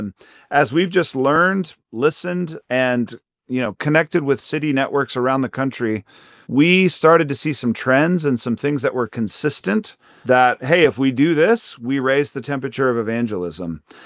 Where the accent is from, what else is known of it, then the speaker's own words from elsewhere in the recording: Seattle, Washington, United States; So I'm kind of from the Seattle area.